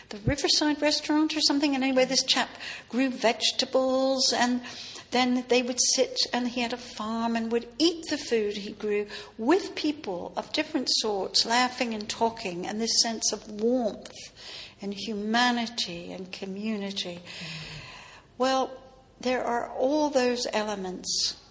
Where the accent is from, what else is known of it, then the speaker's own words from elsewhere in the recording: Netherlands; Because I was growing up in Europe, there was the art, and they, even though they were almost penniless, they somehow managed to get us to Florence or Milano or Genoa or somewhere each year on the way to our vacation. So we had art starting from the time I was 7. That was in Holland